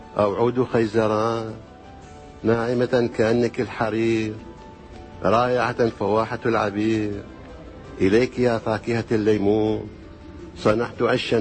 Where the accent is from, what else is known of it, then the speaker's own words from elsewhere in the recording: Southern Iraq, Iraq; born there; also born or lived in Baghdad; أنا مواليد 1936، ولدت في الجنوب، معانيت ومعانيت ثم ارتحلت إلى بغداد وعشت فيها أكثر من نصف قرن،